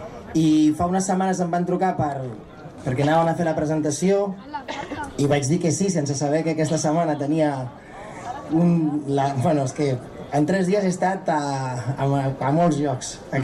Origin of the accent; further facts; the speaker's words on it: Sant Feliu de Llobregat, Catalonia, Spain; now in Sitges, Spain; soc de Sant Feliu de Llobregat, i he anat a moltes festes majors perquè m'agraden molt, i tenia una colla de timbalers quan era petit.